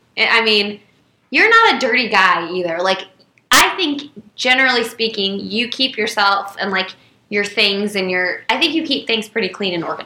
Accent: Bloomington, United States; But the funny thing about that is I'm from Bloomington.

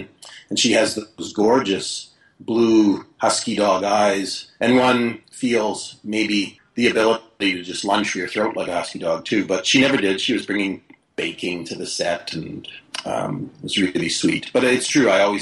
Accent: Canada; Something that is a miracle considering we're both Canadian.

